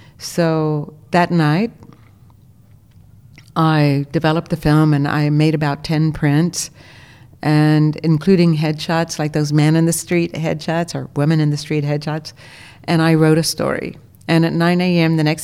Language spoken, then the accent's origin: English; Texas, United States; and I grew up in Texas